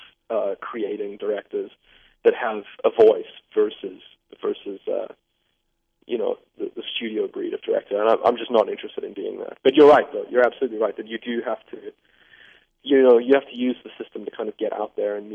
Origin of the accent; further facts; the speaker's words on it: Johannesburg, Gauteng, South Africa; From growing up in Joburg, I was already just a total science fiction geek.